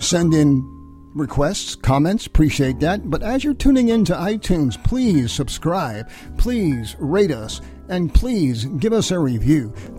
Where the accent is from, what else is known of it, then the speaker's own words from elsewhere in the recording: New York, United States; also born or lived in Brooklyn, New York; I was born in Brooklyn, New York, but raised in Rockland County, just outside, just a little north of New York City.